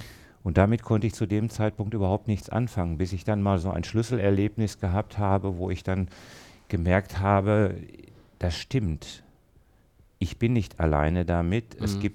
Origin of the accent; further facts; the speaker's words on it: Dortmund, North Rhine-Westphalia, Germany; Ich komme aus Dortmund, bin Mitte 50